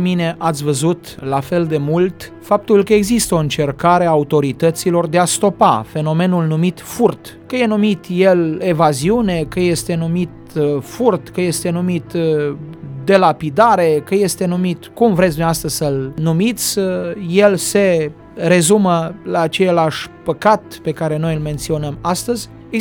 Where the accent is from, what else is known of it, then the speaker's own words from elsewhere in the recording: Romania; Noi ca și români suntem o națiune pricepută, cu simț practic al lucrurilor și suntem în stare de lucruri bune.